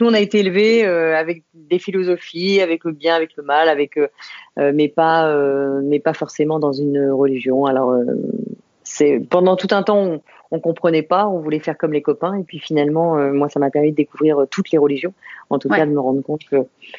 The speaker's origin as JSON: {"language": "French", "town": "Saint-Maurice", "region": "Île-de-France", "country": "France", "tie": "born or raised there", "said": "moi, je suis une parisienne. En fait, je suis une banlieusarde. Je suis née à Saint-Maurice, tout à côté de Paris. Et j'ai vécu en banlieue parisienne pendant des années autour de Paris. Donc, mes racines sont en Île-de-France."}